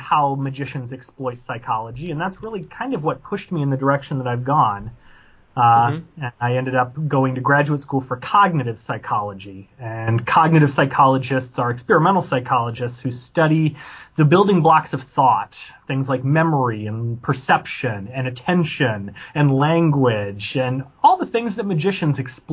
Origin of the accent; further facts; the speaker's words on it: Illinois, United States; I was almost in Iowa. I was northwest corner.